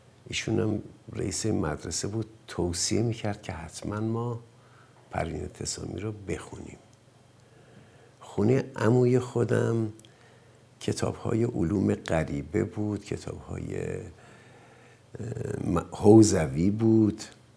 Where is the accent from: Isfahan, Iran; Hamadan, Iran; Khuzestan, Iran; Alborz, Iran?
Hamadan, Iran; من در یک خانواده متوسط، هم از نظر اقتصادی هم از نظر فرهنگی، در همدان به دنیا اومدم. همدان شهر سردی بود.